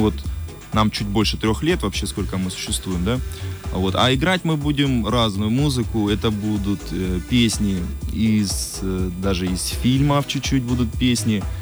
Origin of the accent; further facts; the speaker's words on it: Taganrog, Rostov Oblast, Russia; Потому что с области никого не было, мы были единственные из Таганрога там.